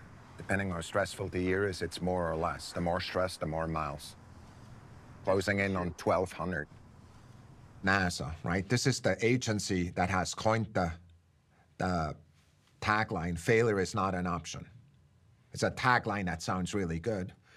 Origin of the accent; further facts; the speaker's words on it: Switzerland; I grew up in Switzerland.